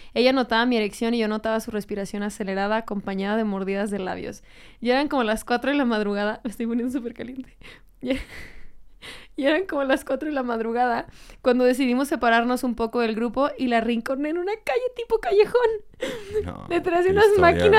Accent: Mexico; Como buen mexicano, pues se sabe que nosotros traemos un sabor y una chispa que en Europa no encuentras.

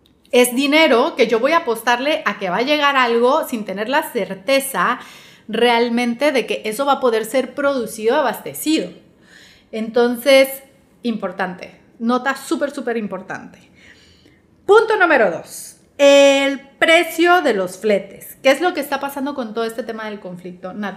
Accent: Mexico; yo como importador mexicano, yo estoy aquí en mi casa

